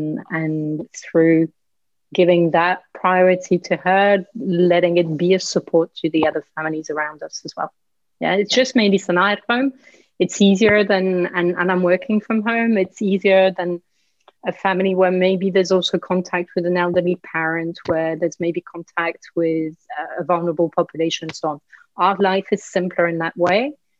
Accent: Brittany, France; English is a second language; I grew up in Brittany. I grew up in a part of the world that has a very similar climate to England.

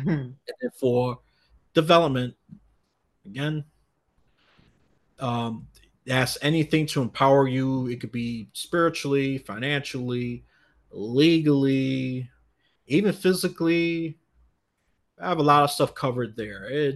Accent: New York, United States; I had to do that because that's my home state.

